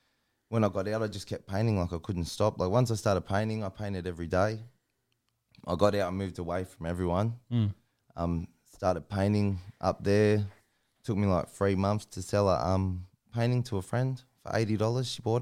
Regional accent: Sydney, New South Wales, Australia; I grew up in Sydney, down like Sydney's West, Guildford, Marylands and that.

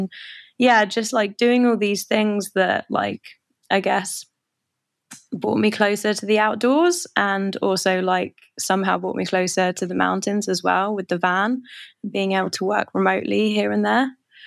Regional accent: England, United Kingdom; I grew up in England and how did I kind of connect with the mountains?

